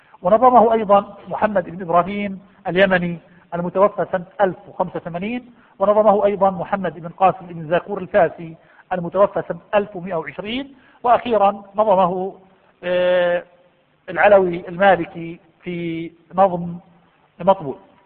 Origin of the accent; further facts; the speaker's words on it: Jordan; موجودة عندنا في الأردن